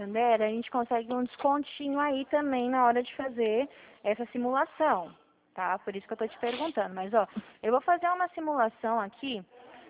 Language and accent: Portuguese; Dracena, São Paulo, Brazil; eu sou de Dracena, um pouquinho longe.